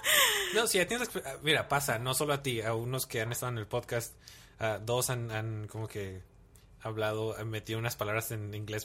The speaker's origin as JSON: {"language": "Spanish", "town": "Mexicali", "region": "Baja California", "country": "Mexico", "said": "como somos de Mexicali, como que estamos medio gringados en uh-huh. ciertas cosas, pero no somos gringos"}